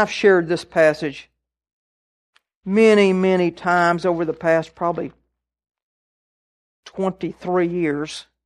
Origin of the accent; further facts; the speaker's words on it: Kansas, United States; I was raised in Kansas when I was young, and in Kansas they always talked about the pioneers that settled the West, you know.